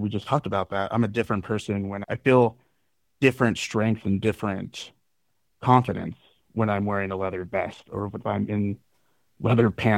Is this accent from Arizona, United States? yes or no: yes; Payson, Arizona, United States; I grew up in Payson, and especially back in like the 90s and early 2000s, it's still very much a very cowboy masculine town.